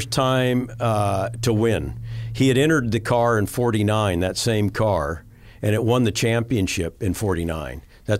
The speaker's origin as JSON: {"language": "English", "town": "Jacksonville", "region": "Florida", "country": "United States", "tie": "born there", "said": "I'm by birthright, I'm a Southerner. I was born in Jacksonville, Florida, which is actually considered to be more Georgia-esque than Florida-esque, because it's North Florida. It's right on the Florida-Georgia line."}